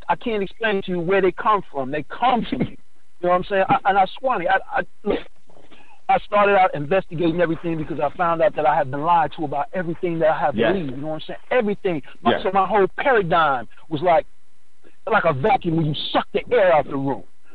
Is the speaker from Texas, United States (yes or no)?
no; Brooklyn, New York, United States; I was raised in Brooklyn, so I always knew what Jews were about.